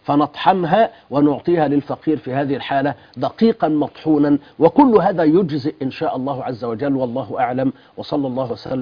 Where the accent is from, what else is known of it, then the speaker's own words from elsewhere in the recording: Egypt; عندنا في مصر هنا